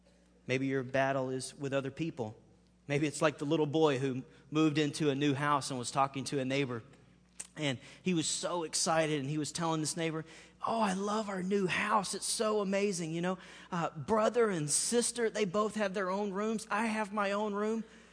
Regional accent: Alabama, United States; Well, in Southern language, I'm from Alabama, we would say the same way you get saved is the same way you stay saved.

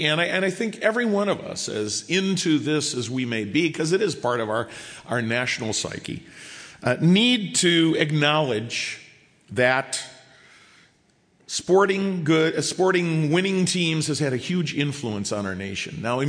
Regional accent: Chicago, Illinois, United States; I grew up in Chicago, and, I love the Bulls.

